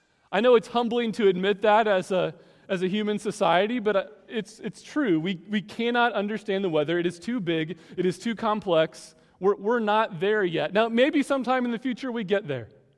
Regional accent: Indiana, United States; I grew up in Indiana, and we would regularly have tornado warnings.

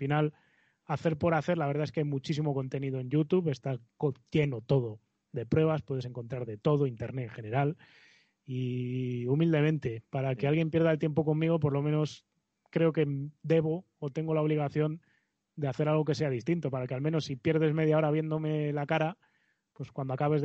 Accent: Galicia, Spain; Como soy gallego, el concepto es el concepto.

